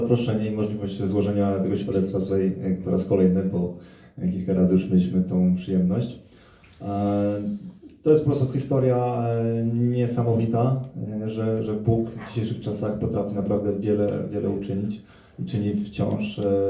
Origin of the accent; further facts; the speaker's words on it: Warsaw, Masovian Voivodeship, Poland; Natomiast ja osobiście pochodzę z Warszawy